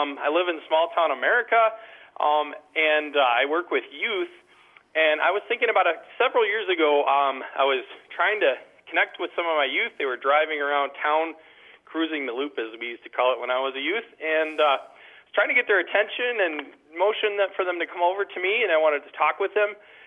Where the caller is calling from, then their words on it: Plaza, North Dakota, United States; I'm calling from Plaza, North Dakota.